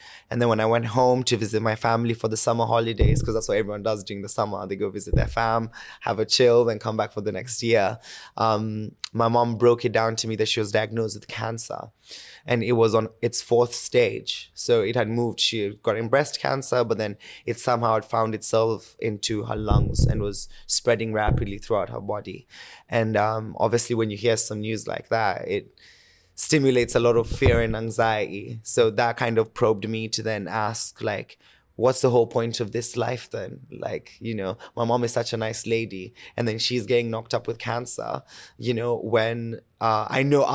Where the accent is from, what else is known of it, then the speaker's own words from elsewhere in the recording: Kenya; Born and raised in Kenya. I lived majority of my life there.